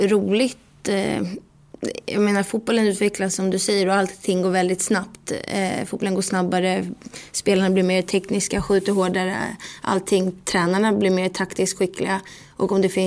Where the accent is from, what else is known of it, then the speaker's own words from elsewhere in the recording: Stockholm, Stockholm County, Sweden; Och jag sa till mamma där hemma på Hammarby